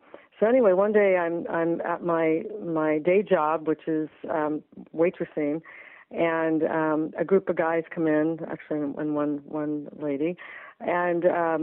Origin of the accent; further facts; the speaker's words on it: California, United States; So I grew up in Southern California.